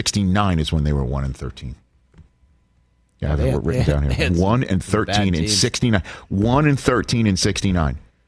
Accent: New York City, New York, United States; Growing up in New York City, there was a guarantee with George M. Steinbrenner III being the owner of the New York Yankees

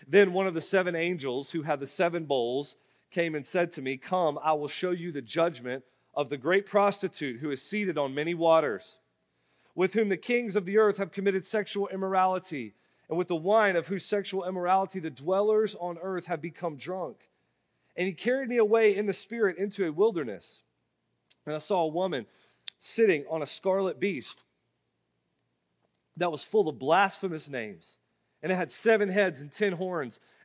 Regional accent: Florida, United States; I don't follow a million sports here in North Carolina because I'm from Florida, but I love to follow the Florida sports.

